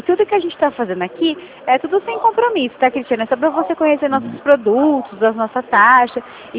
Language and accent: Portuguese; São Paulo, Brazil; Eu sou aqui do interior de São Paulo.